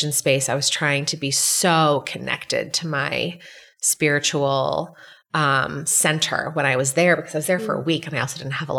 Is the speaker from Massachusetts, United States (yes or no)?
yes; Massachusetts, United States; I grew up outside of Boston, very Puritan culture. It still is in a lot of ways.